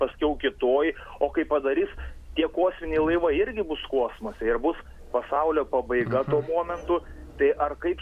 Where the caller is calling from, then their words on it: Marijampolė, Marijampolė County, Lithuania; Taip, iš Marijampolės.